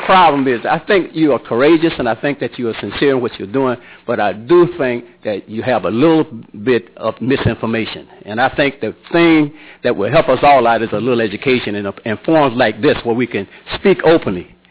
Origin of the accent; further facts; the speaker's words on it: United States; And also, I'm an American. I feel the hurt of the American people